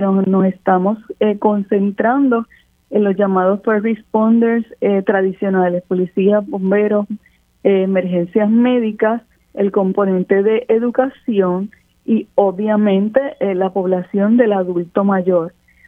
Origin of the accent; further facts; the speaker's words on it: Puerto Rico; el pueblo de Puerto Rico tenga tranquilidad, particularmente nuestros amigos del área oeste, que es el área donde yo nací y viví gran parte de mi vida.